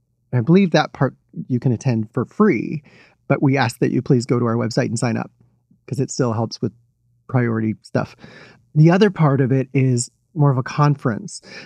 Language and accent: English; Houston, Texas, United States; I grew up in Houston and I left to go work in Hollywood.